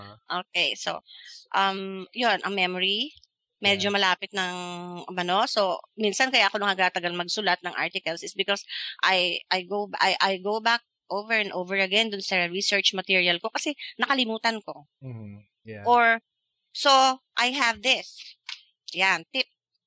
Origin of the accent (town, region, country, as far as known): Oriental Mindoro, Philippines